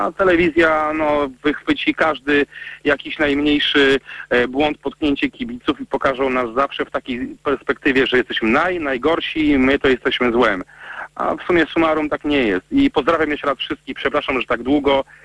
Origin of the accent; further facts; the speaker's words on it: Białystok, Podlaskie Voivodeship, Poland; akurat też pochodzę z Białegostoku, więc moim klubem takim rodzimym jest Jagiellonia Białystok.